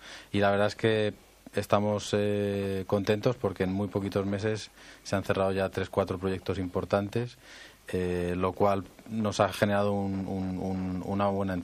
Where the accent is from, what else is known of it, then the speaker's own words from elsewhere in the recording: Community of Madrid, Spain; La formamos cuatro socios, cuatro empresarios madrileños que nos dedicamos al negocio y damos servicio de eficiencia energética tanto a empresas como a administración